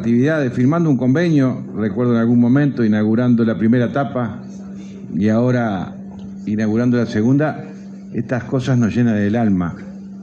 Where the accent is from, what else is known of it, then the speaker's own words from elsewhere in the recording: Uruguay; Siempre aparecen las cosas que nos dividen como uruguayos, pocas veces las cosas que nos unen